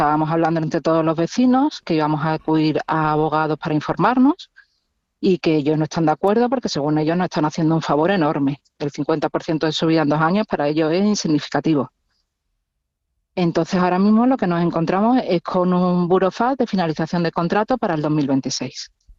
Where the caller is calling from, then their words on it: Granada, Andalusia, Spain; soy de Granada.